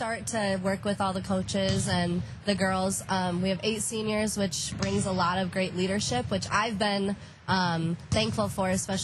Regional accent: Watertown, South Dakota, United States; Yes, I am from Watertown. Graduated not too long ago in 2019, and then I went to play at Dakota State.

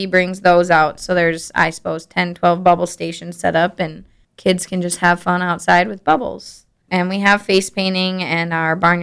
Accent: Yankton, South Dakota, United States; I'm from here.

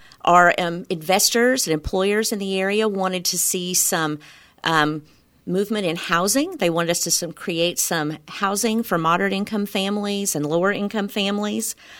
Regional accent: Searcy, Arkansas, United States; also born or lived in Missouri; I was born in Searcy, Arkansas, grew up in Arkansas and Missouri, met my husband in college, and we've traveled all over the United States with his job for a long time.

